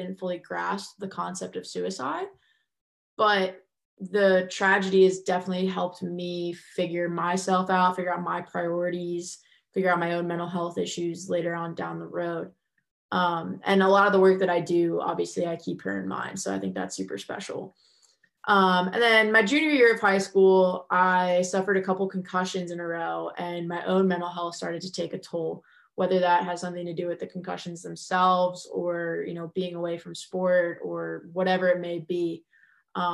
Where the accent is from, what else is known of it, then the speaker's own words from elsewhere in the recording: New Jersey, United States; So backing up a bit into my story, I'm from New Jersey, and I played really competitive national level club soccer through middle school and high school.